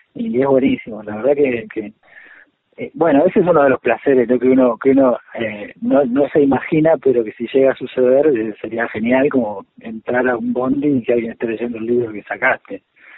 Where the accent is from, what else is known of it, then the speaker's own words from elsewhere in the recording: Concordia, Entre Ríos, Argentina; moved away as an adult; also born or lived in Salta; now in Buenos Aires, Argentina; yo soy de Concordia, Entre Ríos, y me fui a Salta a los 20. Así que hasta los 20 estuve allá en Entre Ríos y viví, me formé como periodista en Salta. Trabajé todos mis primeros años hasta que me vine a Buenos Aires en 2017.